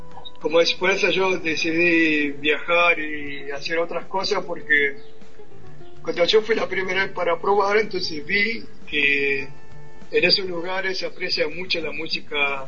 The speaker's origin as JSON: {"language": "Spanish", "town": "Río Gallegos", "region": "Santa Cruz", "country": "Argentina", "moved": "as an adult", "lives_now": "Europe", "said": "Bueno, yo me fui de la Argentina y de Río Gallegos, ¿no?, en el año 1990."}